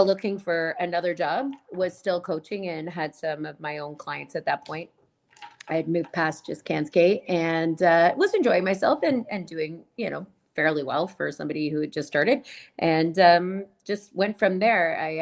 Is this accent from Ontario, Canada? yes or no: yes; Milton, Ontario, Canada; I grew up in Milton, which is where I coach now. So I have not left home in a very long time, it seems.